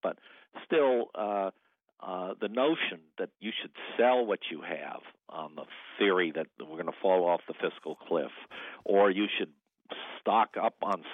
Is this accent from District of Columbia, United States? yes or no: yes; Washington, District of Columbia, United States; I grew up in Washington, and my father had a distinction